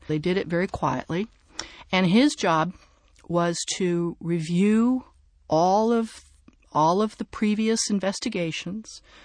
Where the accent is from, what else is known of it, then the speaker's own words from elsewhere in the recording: California, United States; I think that as a Californian who responded to New Orleans, it was a privilege and an honor to be down there trying to do work